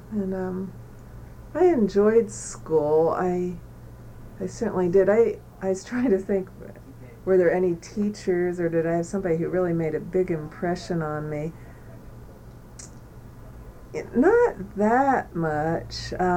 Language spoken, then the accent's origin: English; State College, Pennsylvania, United States; also born or lived in Bellefonte; I was born in Bellefonte, Pennsylvania in 1955. Grew up in State College, Pennsylvania.